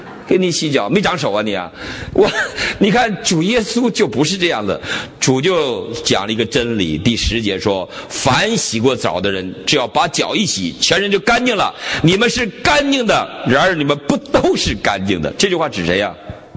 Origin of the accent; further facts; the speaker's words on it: Northeast China, China; 我们东北人，我是东北人